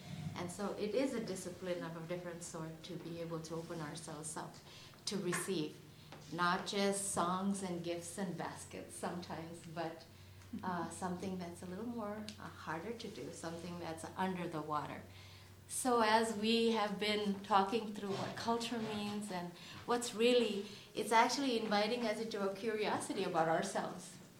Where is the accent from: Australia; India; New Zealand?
India; now in United States; I knew that as I grew up in India